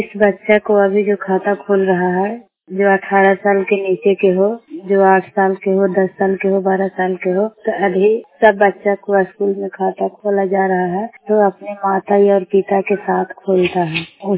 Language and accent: Hindi; Chero, Bihar, India; मैं नालंदा जिला हरनौत ब्लॉक चेरो गांव के रहने वाली हूँ